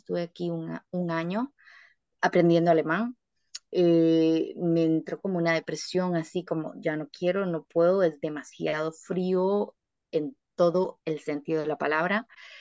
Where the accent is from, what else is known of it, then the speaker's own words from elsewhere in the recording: Costa Rica; now in Germany; me vine sabiendo que esa era la última vez que yo iba a vivir en mi país. Y yo recuerdo que fue increíblemente duro porque solo tenía una maleta de 20 kilos